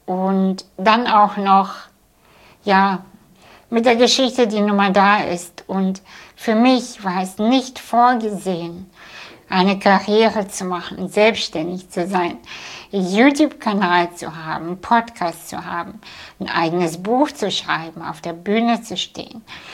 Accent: Kazakhstan; ich bin in Kasachstan geboren, vor 37 Jahren. Und ich in einem Dorf, was nicht mal auf Google Maps zu finden ist. Es ist wirklich ein Dorf hinter dem Dorf, hinter dem Dorf, hinter dem Dorf.

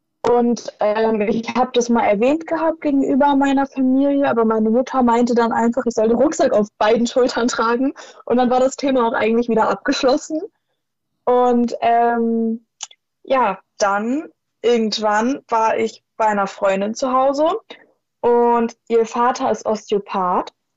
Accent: Wiesbaden, Hesse, Germany; ich bin 16 Jahre alt und ich komme aus Wiesbaden.

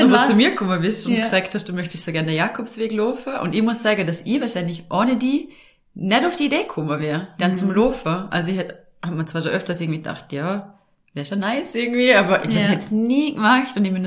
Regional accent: Vorarlberg, Austria; accent: Vorarlberg; weil ich sie im Vorarlberger Dialekt aufnehme. Also ich komme ja aus Vorarlberg und nehme meine Podcasts immer auf Hochdeutsch auf

